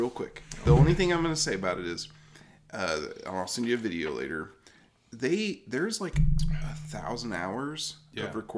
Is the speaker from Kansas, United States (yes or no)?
yes; Pittsburgh, Kansas, United States; Well, I grew up in Pittsburgh, Kansas.